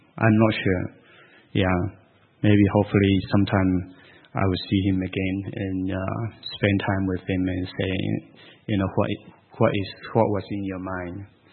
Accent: Malaysia; English is a second language; I'm from Malaysia, so if you have been to Malaysia

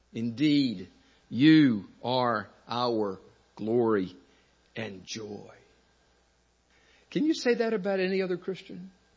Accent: North Carolina, United States; I grew up in North Carolina, and I remember going to high school

